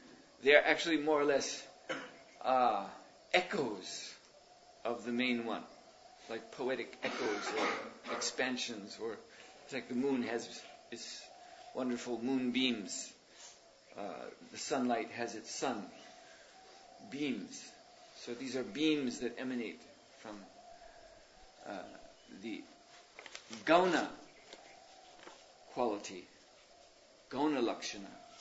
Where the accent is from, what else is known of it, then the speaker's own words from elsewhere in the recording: Detroit, Michigan, United States; I remember when I was growing up in Detroit in 1967, there was a Detroit riot.